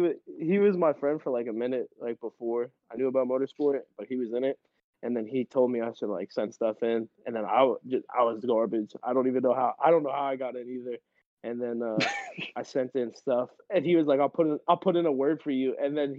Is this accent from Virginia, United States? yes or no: yes; Virginia, United States; I'm from Virginia.